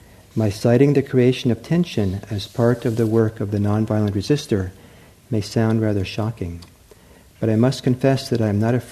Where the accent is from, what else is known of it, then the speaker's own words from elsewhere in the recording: California, United States; I myself had a lot of prejudice against the South growing up. I grew up in California, right?